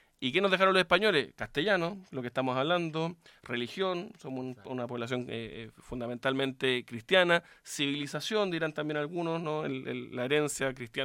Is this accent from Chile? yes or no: yes; Chile; somos todos chilenos.